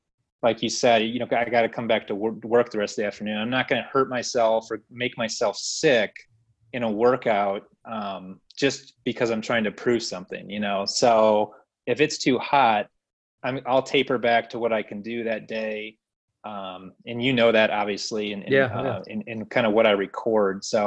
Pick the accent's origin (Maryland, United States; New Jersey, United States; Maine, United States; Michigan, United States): Michigan, United States; now in Kentucky, United States; And I'm from Michigan originally, so I'm cold blooded.